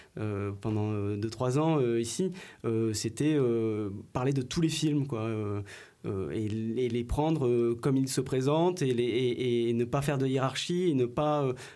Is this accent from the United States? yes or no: no; Saint-Gaudens, Occitanie, France; moi, j'ai grandi dans le centre d'art contemporain Chapelle Saint-Jacques